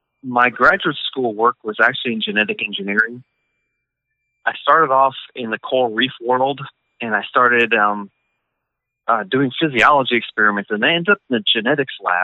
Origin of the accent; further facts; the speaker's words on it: Northeast, United States; moved away as an adult; now in Georgia, United States; I grew up in the Northeast and came to Georgia for college, and never looked back.